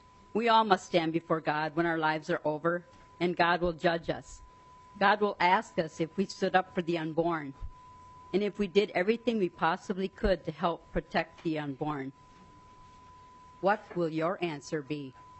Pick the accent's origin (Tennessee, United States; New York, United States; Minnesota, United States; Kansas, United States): Minnesota, United States; Rochester; I'm from Rochester, Minnesota.